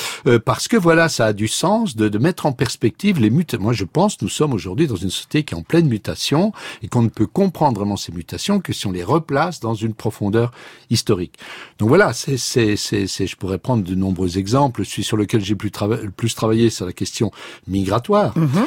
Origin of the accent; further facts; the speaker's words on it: France; La fierté d'être Français, quoi, ça peut être légitime.